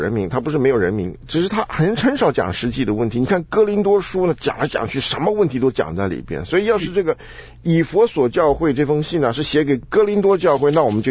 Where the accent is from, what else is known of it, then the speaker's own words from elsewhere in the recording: Taiwan; 我们小时候，因为我在台湾长大嘛